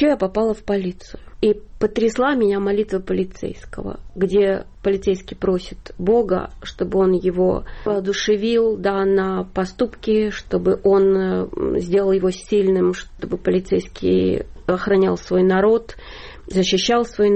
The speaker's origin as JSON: {"language": "Russian", "country": "Ukraine", "said": "они поняли, что я приехала из Украины."}